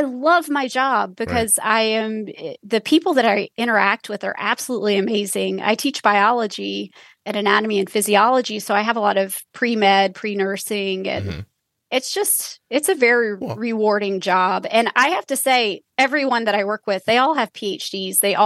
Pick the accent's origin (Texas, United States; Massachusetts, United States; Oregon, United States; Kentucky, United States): Kentucky, United States; I mean, I grew up in Kentucky and, you know, neither of my parents went to college and I was not expected to go to college.